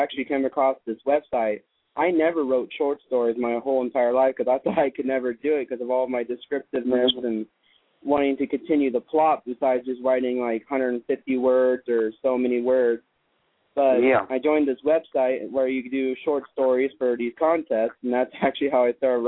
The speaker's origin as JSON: {"language": "English", "region": "Nebraska", "country": "United States", "said": "I'm from Nebraska."}